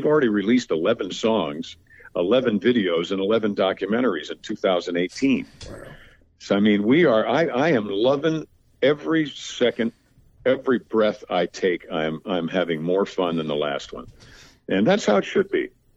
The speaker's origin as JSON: {"language": "English", "town": "Mount Kisco", "region": "New York", "country": "United States", "tie": "born or raised there", "said": "Where I grew up in New York is Mount Kisco, New York. It's a very rural part of Westchester County, New York."}